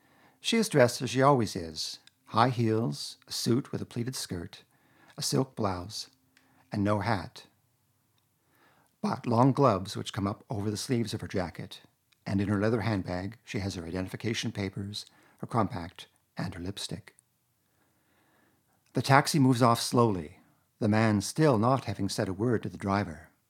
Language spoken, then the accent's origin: English; Ontario, Canada; Well, I'm from Canada, but specifically part of Eastern Ontario called the Ottawa Valley.